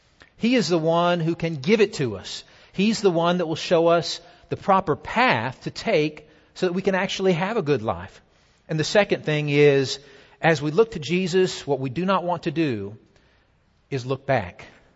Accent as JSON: {"language": "English", "country": "Taiwan", "tie": "born or raised there", "moved": "as an adult", "lives_now": "United States", "said": "and so I grew up in Taiwan, and I was there for 10 years until I came back to the States to go to college."}